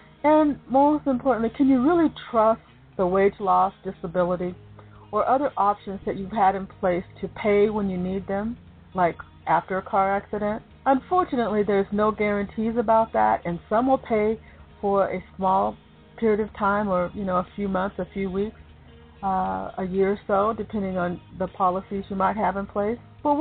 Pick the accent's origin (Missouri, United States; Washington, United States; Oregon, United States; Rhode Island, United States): Washington, United States; Seattle; But I am rooting for the Seahawks, since I am from Seattle.